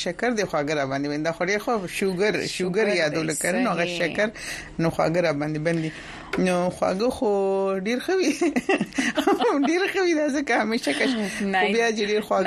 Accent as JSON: {"language": "Pashto", "region": "Kabul", "country": "Afghanistan", "said": "وی چې السلام علیکم زه د افغانستان کابل نه یم"}